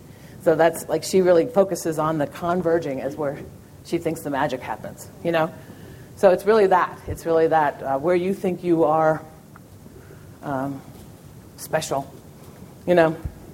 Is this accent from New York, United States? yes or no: yes; New York, United States; Particularly, I'm from New York, and people lost their spouses and things.